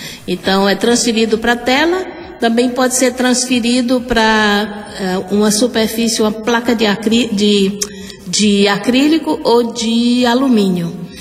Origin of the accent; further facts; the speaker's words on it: Santa Cruz do Piauí, Piauí, Brazil; now in Hollywood, United States; Santa Cruz do Piauí.